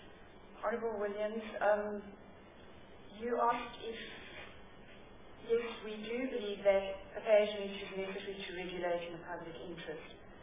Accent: South Africa; I told you I'm South African.

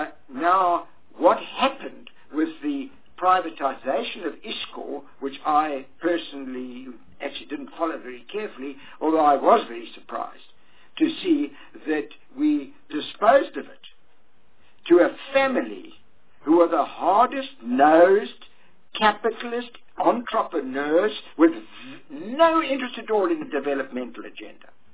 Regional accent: South Africa; one of the things that concerns me as a South African is we have a government in this country.

